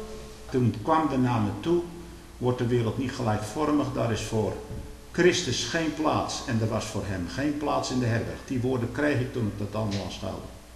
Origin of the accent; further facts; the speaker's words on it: Stolwijk, South Holland, Netherlands; Daar is de Stolkse kermis waar ik vandaan kom.